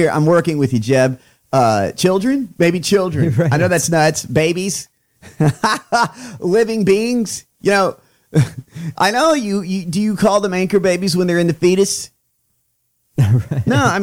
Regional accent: Georgia, United States; That's a Southern thing, too, by the way, because I grew up in Georgia.

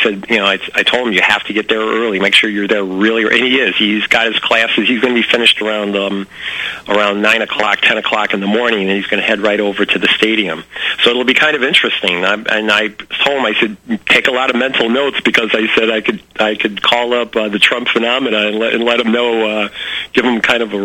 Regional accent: Illinois, United States; I'm originally from Illinois

